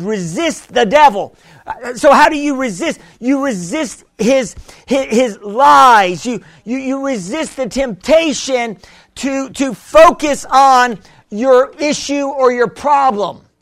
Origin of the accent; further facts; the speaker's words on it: United States; And I said, I'm American. I speak no Spanish.